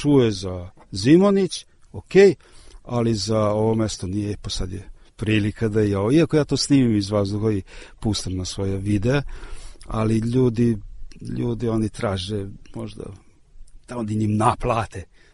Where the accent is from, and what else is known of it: Subotica, Vojvodina, Serbia; born or raised there